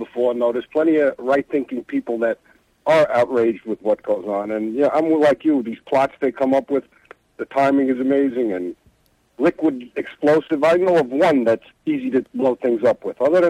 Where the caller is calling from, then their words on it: Smithtown, New York, United States; Smithtown.